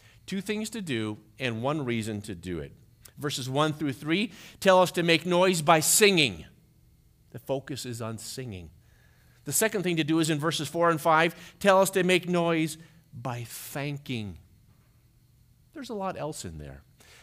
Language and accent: English; Colorado, United States; A farmer that grew up in my area, I grew up in Colorado